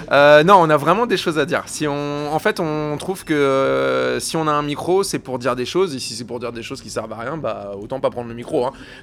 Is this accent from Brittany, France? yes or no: yes; Rennes, Brittany, France; je suis le chanteur du groupe de rock … qui est un groupe de rock français et on vient de Rennes.